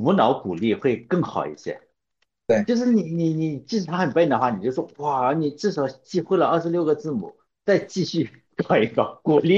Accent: Shandong, China; 你是哪里的？山东。我说山东。

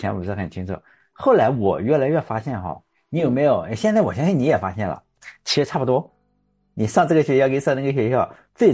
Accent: Shandong, China; 因为我高考的话，咱们山东这边我不知道现在啊

